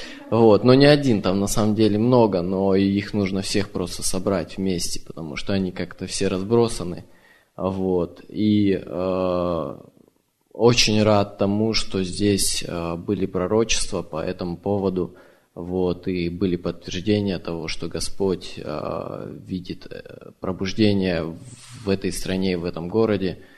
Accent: Moscow, Russia; я из Москвы

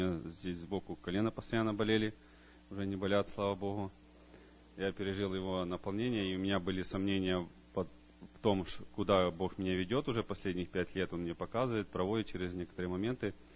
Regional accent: Lutsk, Volyn Oblast, Ukraine; с Украины, с Луцка.

